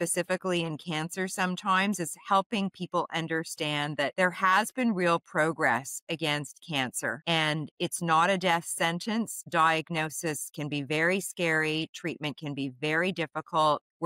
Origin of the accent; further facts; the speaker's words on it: Winnipeg, Manitoba, Canada; also born or lived in Colorado; now in Toronto, Canada; I was born in Winnipeg, actually. I came to Toronto in the late 1990s after grad school. I spent part of my childhood actually in the States, in Colorado, because my mom was going to school there.